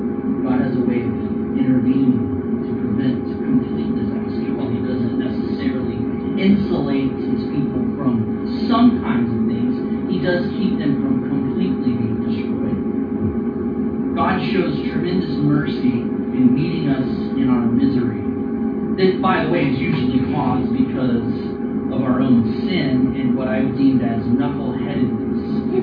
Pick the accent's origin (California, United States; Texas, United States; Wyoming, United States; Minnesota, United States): Texas, United States; Austin; I'm like a 20-year-old kid. I'm thinking, dude, this is the weirdest thing I've ever experienced. And I grew up in Austin.